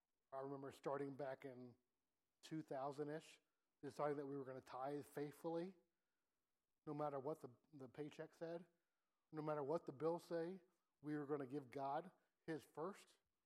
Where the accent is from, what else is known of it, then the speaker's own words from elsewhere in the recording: Decatur, Illinois, United States; now in Milford, United States; We moved from Decatur, Illinois, and came to Milford, Ohio, and for, it was close to a year that my grandparents did not speak to us.